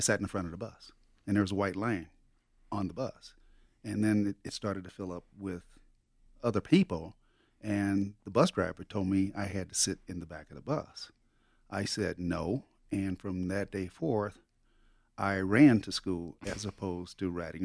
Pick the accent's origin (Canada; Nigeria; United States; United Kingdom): United States; Galveston, Texas; when I was growing up in Galveston, it was technically against the law for us to walk on the same side of the street as whites.